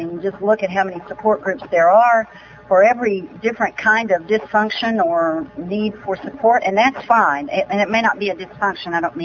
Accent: Fort Worth, Texas, United States; So, I grew up in Fort Worth, Texas, born in 1950

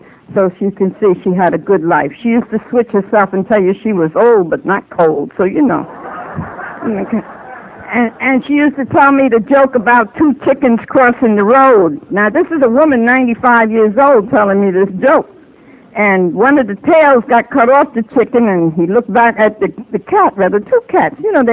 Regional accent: Manhattan, New York, United States; also born or lived in Brooklyn; I'm the oldest of five children. I was born in Brooklyn and raised in Manhattan.

